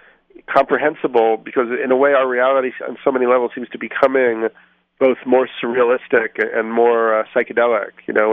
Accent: New York City, New York, United States; but I grew up in New York, so I saw them being constructed, and they really changed kind of like the frequency of the city

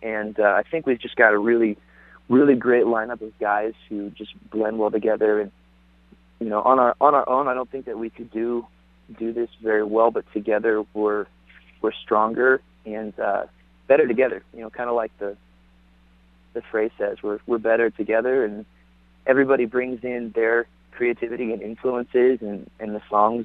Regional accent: Washington, United States; We're from Washington State, and so we're a little far away from most places.

